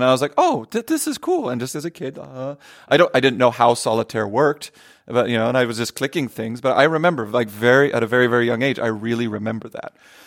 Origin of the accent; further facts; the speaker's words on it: Idaho, United States; now in Portland, United States; But where I grew up is actually in a state that's next door called Idaho.